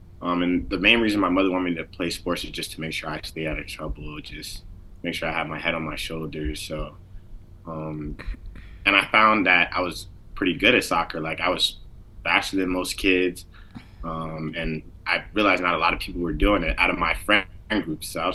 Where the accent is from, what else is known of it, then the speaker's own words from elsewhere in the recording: East Coast, United States; So growing up on the East Coast is definitely way different than the West Coast, for sure.